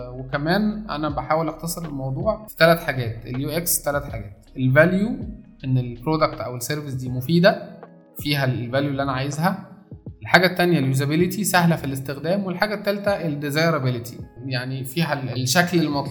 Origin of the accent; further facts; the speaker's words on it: Egypt; ده احنا عندنا في مصر نقول كيسه